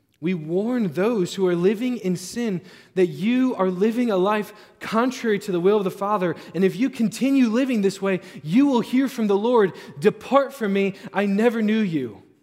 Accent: Cleveland, Ohio, United States; I'm from Cleveland. My family's from Cleveland. We are Browns fans.

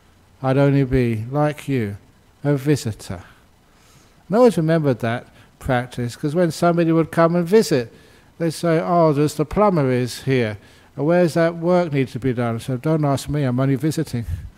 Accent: Perth, Western Australia, Australia

